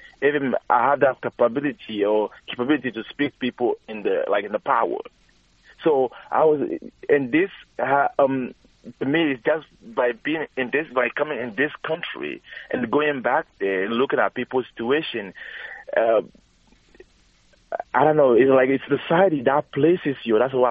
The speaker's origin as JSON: {"language": "English", "country": "Togo", "also_born_or_lived": "Ghana", "moved": "yes", "said": "I'm an immigrant from Togo, which was Africa. Actually, I was born in Ghana and I came here."}